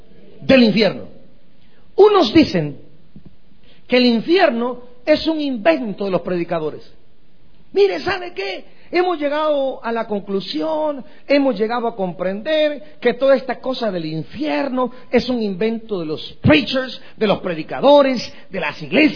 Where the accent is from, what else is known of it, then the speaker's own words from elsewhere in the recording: Guatemala; hace muchos años, ahí en mi país, en Guatemala